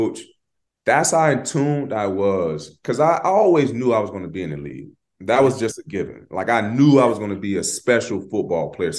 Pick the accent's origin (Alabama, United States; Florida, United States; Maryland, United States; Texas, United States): Florida, United States; and we're from Florida, we got a lot of similarities.